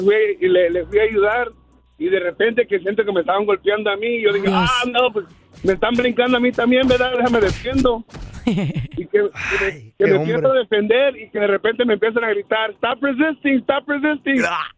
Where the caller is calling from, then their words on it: Indianapolis, Indiana, United States; Les hablo de aquí, de Indianápolis, Indiana.